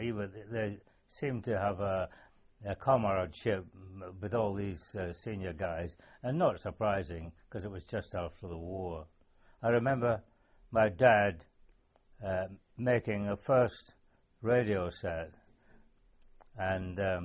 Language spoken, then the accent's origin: English; Glasgow, Scotland, United Kingdom; born there; I was born in Glasgow, 19th of July 1918, and I was christened officially, or registered officially, as